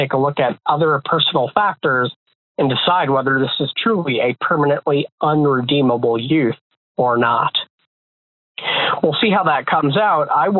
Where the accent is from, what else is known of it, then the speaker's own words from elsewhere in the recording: Georgia, United States; including my home state of Georgia